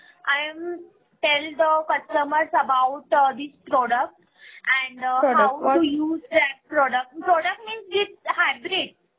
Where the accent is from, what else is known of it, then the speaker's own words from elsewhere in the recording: Mumbai, Maharashtra, India; English is a second language; moved away; See, I am from Mumbai. We are shift here 4 years ago